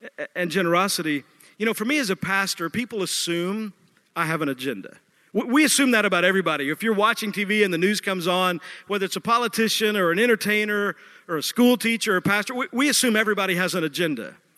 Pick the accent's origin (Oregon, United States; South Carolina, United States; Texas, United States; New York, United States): Texas, United States; I'm from Texas. That's what happens.